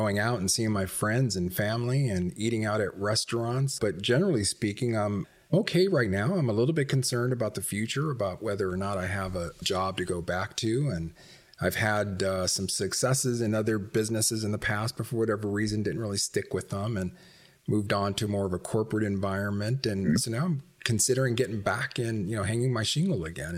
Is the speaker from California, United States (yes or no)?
yes; Los Angeles, California, United States; actually, my parents split up when I was about 6 months old and I grew up in Los Angeles.